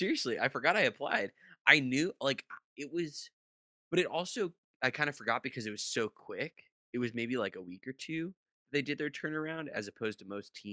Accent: San Diego, California, United States; We're both from San Diego, pretty similar in age, with similar high schools

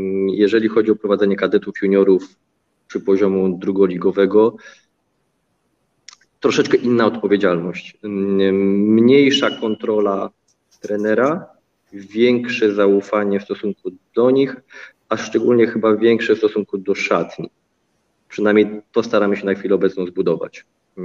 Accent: Radzymin, Masovian Voivodeship, Poland; a pochodzę z Radzymina. Do Warszawy miałem około 30-40 kilometrów.

